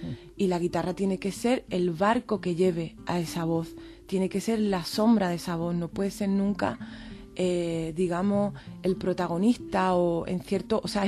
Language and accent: Spanish; Andalusia, Spain; accent: Andalusian; Y a mí me viene como anillo al dedo porque yo soy andaluza, no pronuncio ni una S.